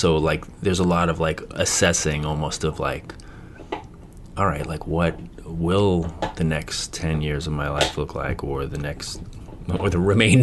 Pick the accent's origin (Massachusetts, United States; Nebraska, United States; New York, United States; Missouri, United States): New York, United States; Queens; And I'm from Queens